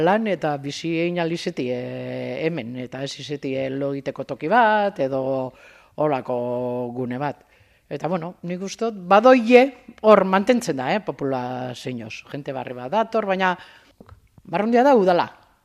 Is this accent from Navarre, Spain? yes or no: no; Basque Country, Spain; Ni Bizkaia jarran azalduztik gue, eta bizinaz hemen, pues, oin dala, 12 urte.